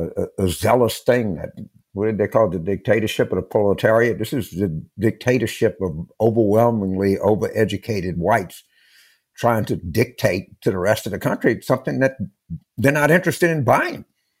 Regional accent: Louisiana, United States; also born or lived in Pennsylvania; I grew up in Louisiana, it's always New Orleans versus the rest of the state. I cut my teeth in Pennsylvania politics.

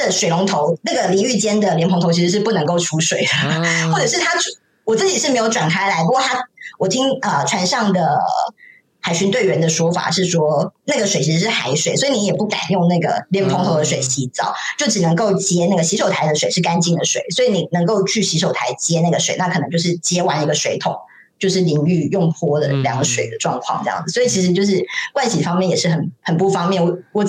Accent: Taiwan; 像我是台湾人嘛

